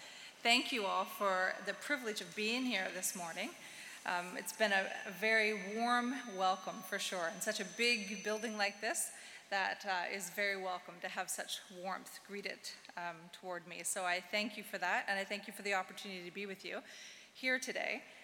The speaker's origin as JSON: {"language": "English", "region": "Nova Scotia", "country": "Canada", "also_born_or_lived": "New Brunswick", "said": "So I come from Nova Scotia originally. I went to school in New Brunswick."}